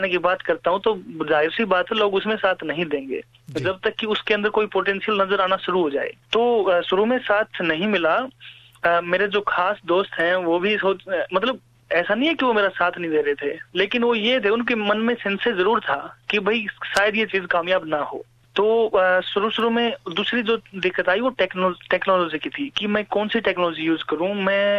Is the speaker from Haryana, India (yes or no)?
yes; Haryana, India; हम हरियाणा से हैं